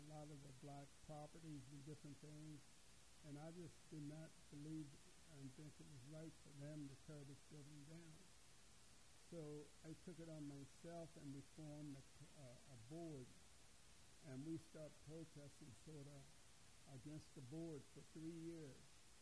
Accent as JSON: {"language": "English", "town": "Martinsburg", "region": "West Virginia", "country": "United States", "tie": "born there", "said": "I was born in Martinsburg, West Virginia. 10/30/36."}